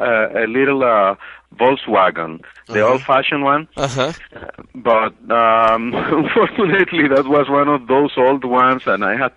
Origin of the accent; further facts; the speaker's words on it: Arecibo, Puerto Rico; I grew up in Puerto Rico. Actually, I grew up in a town called Arecibo at the north coast of the island in a public project